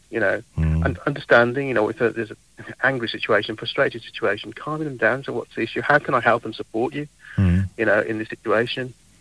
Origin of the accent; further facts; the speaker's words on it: West Midlands, United Kingdom; So, my background, born and raised in Black Country, father of two